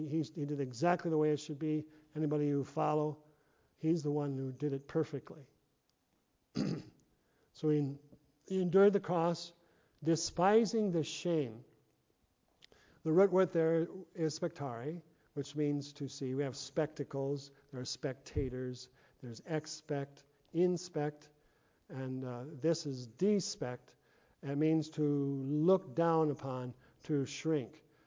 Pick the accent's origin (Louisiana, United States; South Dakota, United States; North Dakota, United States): South Dakota, United States; Tyndall; You know, he used to play in this area. I grew up in Tyndall. There's Groveland Park Ballroom.